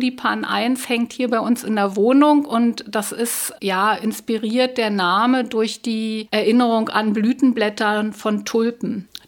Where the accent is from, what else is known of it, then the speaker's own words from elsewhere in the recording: Berlin, Germany; Ich bin Berlinerin